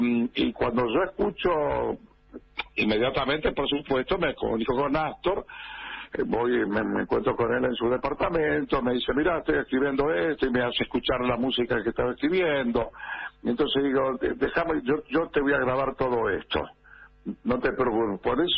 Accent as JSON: {"language": "Spanish", "town": "Rosario", "region": "Santa Fe", "country": "Argentina", "tie": "born there", "said": "yo soy nacido en Rosario, y el Remanso Valerio está muy cercano a Rosario, Rosario y Santa Fe."}